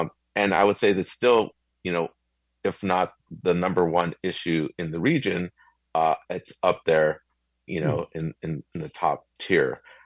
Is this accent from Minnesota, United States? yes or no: no; Commerce, California, United States; I spent, you know, most of my childhood in East LA and City of Commerce and Southeast LA. And I grew up in the City of Commerce, kind of, you know, the name kind of speaks for itself, right?